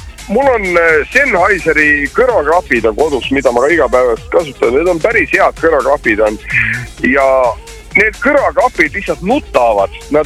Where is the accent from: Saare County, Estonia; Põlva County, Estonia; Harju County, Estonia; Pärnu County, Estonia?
Põlva County, Estonia; Põlvamaalt, ma olen Põlvamaalt